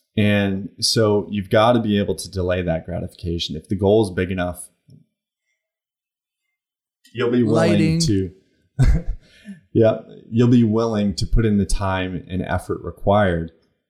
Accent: The Woodlands, Texas, United States; I grew up in the Woodlands, which is a suburb of North Houston, so know that area pretty well.

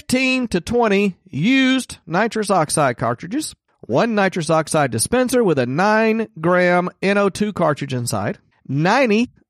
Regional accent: Edison, Mississippi, United States; We didn't have strip clubs in Edison, Mississippi.

